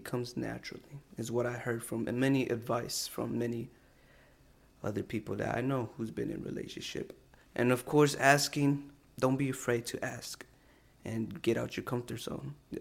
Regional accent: San Antonio, Texas, United States; I'm from San Antonio.

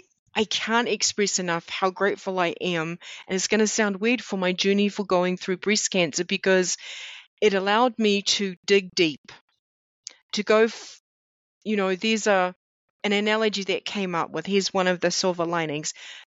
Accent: New Zealand; I'm originally from New Zealand.

